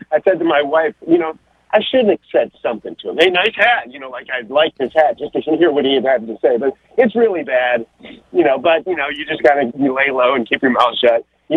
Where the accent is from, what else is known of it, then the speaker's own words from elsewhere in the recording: Detroit, Michigan, United States; I'm from Detroit, but I've lived down here for 30 years.